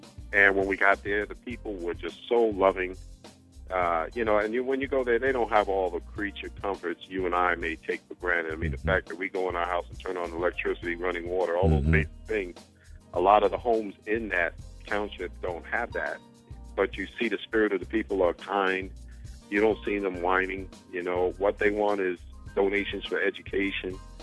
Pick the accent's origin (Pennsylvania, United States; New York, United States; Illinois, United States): New York, United States; You know, I'm a guy from New York.